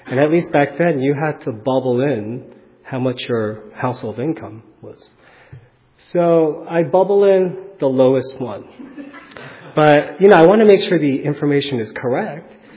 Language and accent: English; New York City, New York, United States; My father, for all his quirks, he was a dentist when we were growing up in New York City.